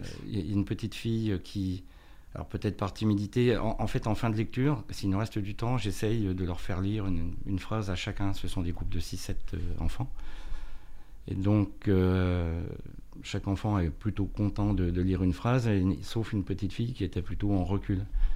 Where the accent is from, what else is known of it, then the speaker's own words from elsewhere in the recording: Bourgogne-Franche-Comté, France; moved away as an adult; now in Troyes, France; je suis retraité. Je viens d'un petit village de Côte d'Or où j'ai atterri sur Troyes en 81 pour fonder une famille et surtout travailler.